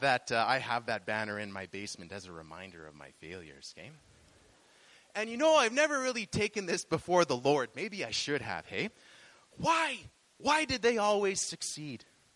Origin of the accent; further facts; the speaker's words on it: Westlock, Alberta, Canada; also born or lived in Mount Carmel; While I am from Mount Carmel, you may not know that I grew up in Westlock. These are my stomping grounds, as they say. My childhood home was on an acreage where we had a greenhouse and even raised alpacas.